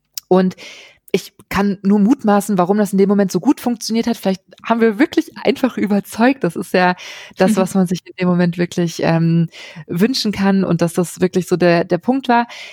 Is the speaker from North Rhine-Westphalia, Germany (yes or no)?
yes; Bielefeld, North Rhine-Westphalia, Germany; born there; Ich komme gebürtig aus Bielefeld, habe damals eine kurze Zeit auch wieder in Bielefeld gewohnt